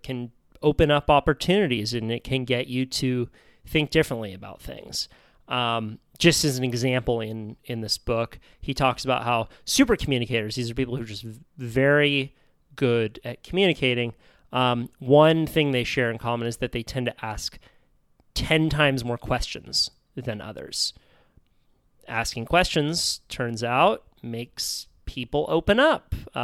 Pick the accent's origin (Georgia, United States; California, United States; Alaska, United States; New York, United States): California, United States; Santa Cruz; he lives in Santa Cruz, which is my hometown, and also surfs.